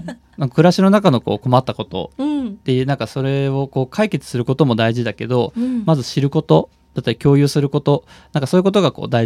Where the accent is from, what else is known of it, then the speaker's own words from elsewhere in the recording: Shizuoka, Japan; born there; moved away as an adult; also born or lived in Tokyo; now in Saga, Japan; 僕は1984年に静岡県で生まれて、大学の進学とともに、上京で東京工芸大学芸術学部写真学科っていう、写真の勉強をして